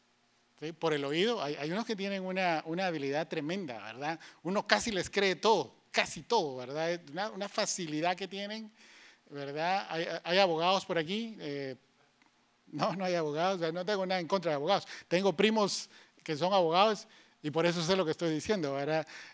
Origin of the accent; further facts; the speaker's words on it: Guatemala; por lo menos en mi país, yo soy de Guatemala